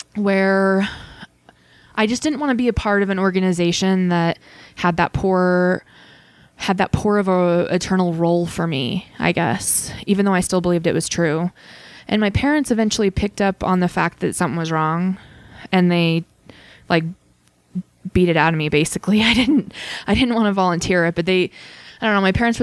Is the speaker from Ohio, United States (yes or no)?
no; Idaho, United States; We had a seminary building because I grew up in Southern Idaho.